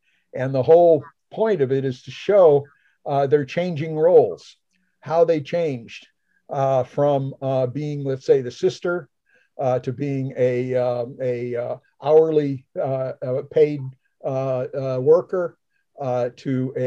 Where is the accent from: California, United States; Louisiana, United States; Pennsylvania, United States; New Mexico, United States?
California, United States; Los Angeles; And my hometown is Los Angeles, Santa Monica, stuff like that.